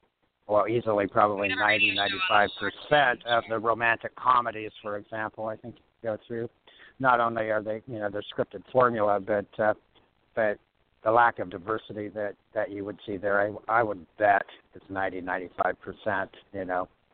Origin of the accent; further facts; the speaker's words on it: California, United States; I grew up in California, and a lot of the actors and actresses that are my age